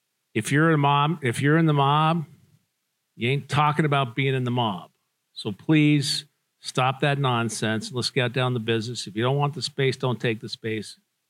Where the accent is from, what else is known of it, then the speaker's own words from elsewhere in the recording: Las Vegas, Nevada, United States; So I'm from Las Vegas, native Las Vegan.